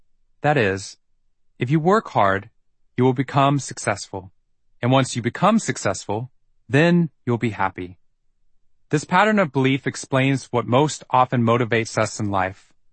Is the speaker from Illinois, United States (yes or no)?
no; Waco, Texas, United States; I applied to Harvard on a dare. I was raised in Waco, Texas, and never really expected to leave.